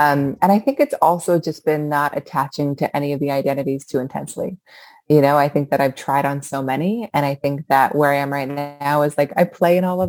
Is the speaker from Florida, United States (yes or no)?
no; Seattle, Washington, United States; Like I grew up in Seattle